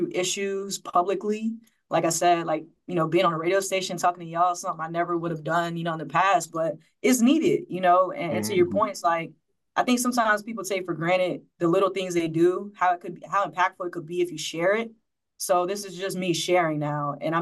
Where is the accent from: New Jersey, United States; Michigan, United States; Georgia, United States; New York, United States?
Georgia, United States; And then of course I'm from Georgia. So shout out to Atlanta.